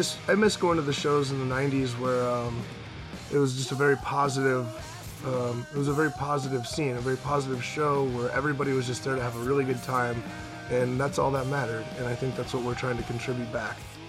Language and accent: English; Georgia, United States; but I grew up in Georgia, in the south. In the south of the United States